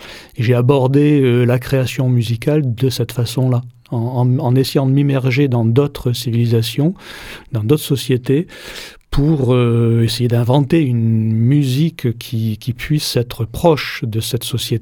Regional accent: Marseille, Provence-Alpes-Côte d'Azur, France; born or raised there

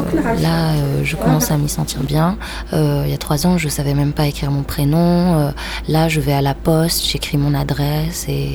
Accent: Morocco; now in France; Moi, il faut savoir que je suis marocaine, je travaille sur un terrain de recherche marocain

